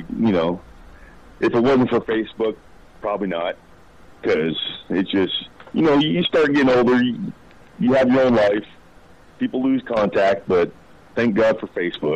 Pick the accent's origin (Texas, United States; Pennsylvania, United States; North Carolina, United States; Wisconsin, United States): Texas, United States; accent: Texan; now in Canada; Amarillo in a small oil field town, border Texas. And yeah, when I say stuff like that, you probably hear my accent.